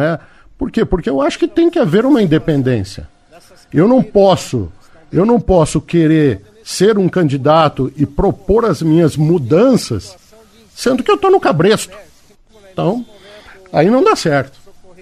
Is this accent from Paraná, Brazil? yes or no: yes; Cascavel, Paraná, Brazil; Sou um cidadão cascavelense, não sou nascido em Cascavel, mas vim para Cascavel com 6 anos de idade.